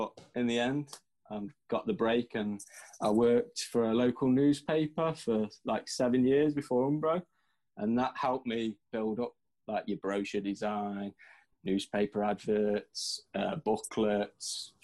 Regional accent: Midlands, United Kingdom; I'm from the Midlands.

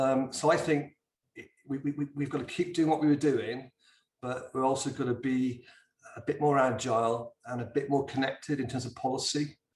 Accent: Abergavenny, Wales, United Kingdom; And finally, in my hometown, Abergavenny, the indoor market here, the indoor market

